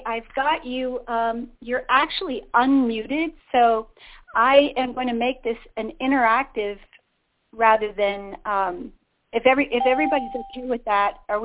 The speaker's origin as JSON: {"language": "English", "town": "Toronto", "region": "Ontario", "country": "Canada", "tie": "born there", "said": "And I was born in Toronto"}